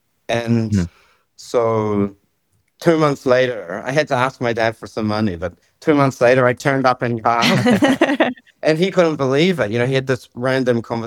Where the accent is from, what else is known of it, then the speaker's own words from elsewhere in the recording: North Island, New Zealand; I'm from the North Island, which is actually subtropical.